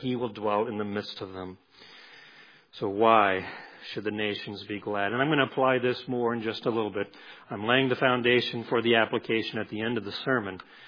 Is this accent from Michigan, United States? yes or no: no; Oklahoma, United States; although I love my hometown, Oklahoma, and my home state.